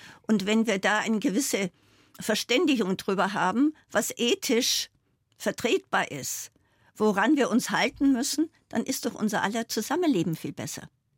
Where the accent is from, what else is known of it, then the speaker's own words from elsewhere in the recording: Sumpering, Bavaria, Germany; born there; in meinem Pass dann steht Ortsteil Sumpering. Saldenburg, Ortsteil Sumpering.